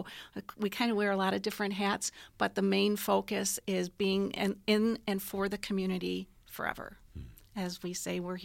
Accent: Racine, Wisconsin, United States; I was born and raised in Racine and went to school in Madison and worked after graduation.

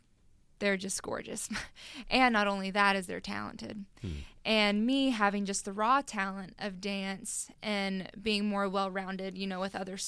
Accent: Texas, United States; born there; because I was born in Texas and all of my family are Dallas Cowboy fans

